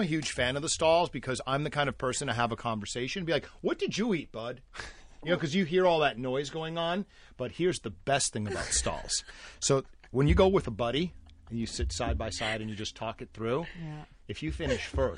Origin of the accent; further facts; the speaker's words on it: New Jersey, United States; Yep, I grew up in New Jersey.